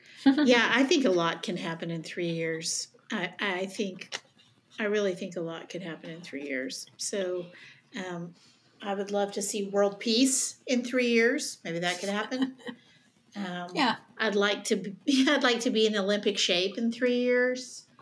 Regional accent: England, United Kingdom; I'm English as they come.

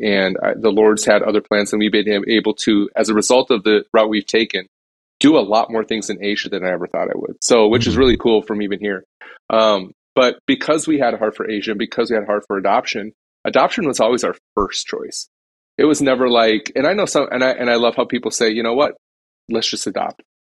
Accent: North Dakota, United States; now in Minneapolis, United States; But we're from the Midwest. We grew up in North Dakota originally, which is a bit colder than where we're at in Minnesota.

